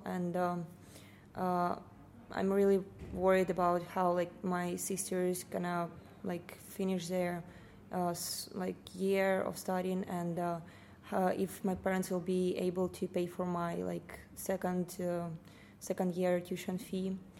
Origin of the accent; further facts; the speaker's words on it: Kyiv, Ukraine; English is a second language; So I'm from Kiev, and my family is live in Kiev for now, and my grandparents live in Crimea.